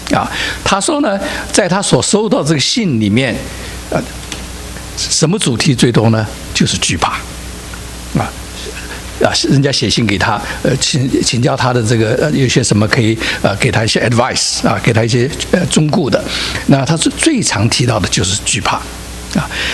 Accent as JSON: {"language": "Chinese", "region": "Guangdong", "country": "China", "said": "套一句我广东人说的话呢"}